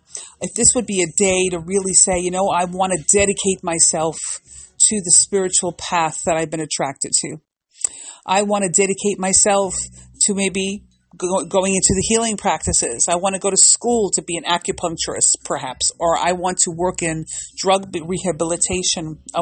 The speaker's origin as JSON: {"language": "English", "country": "United States", "said": "We're American. We do what we like."}